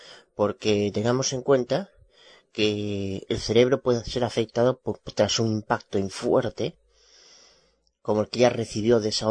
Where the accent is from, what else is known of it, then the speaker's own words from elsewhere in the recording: Galicia, Spain; Soy abogada de Galicia, España.